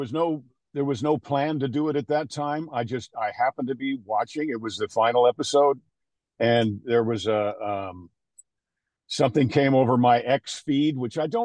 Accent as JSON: {"language": "English", "region": "New York", "country": "United States", "said": "I'm from New York. I am impulsive."}